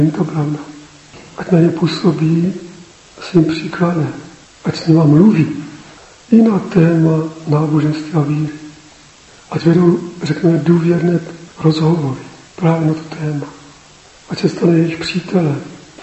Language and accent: Czech; Moravia, Czechia; když se dověděl, že jsem z Moravy